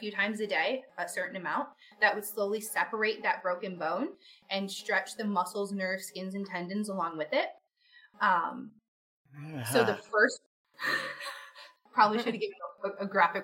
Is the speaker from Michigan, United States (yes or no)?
yes; Michigan, United States; And so I lived in Michigan. I grew up in Michigan.